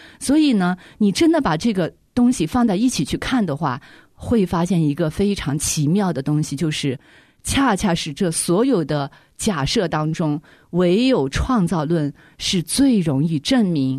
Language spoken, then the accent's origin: Chinese; China